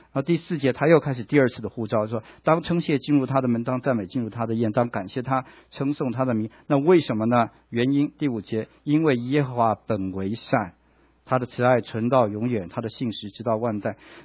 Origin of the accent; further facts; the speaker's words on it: China; 我们中国人那个皇帝治理国家